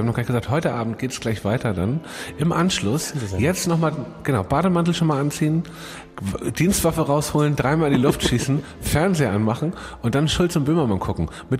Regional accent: Hamburg, Germany; Tatsächlich komme ich eigentlich aus Eimsbüttel, da bin ich geboren und habe die ersten Jahre in Eimsbüttel gewohnt. Dann in Lockstedt, dann in Stelling und dann in Schnelsen, um den genauen Verlauf mal zu sagen.

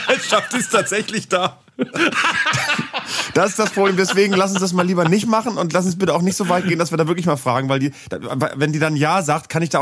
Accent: Bremen, Germany; aus Bremen, meiner Heimatstadt

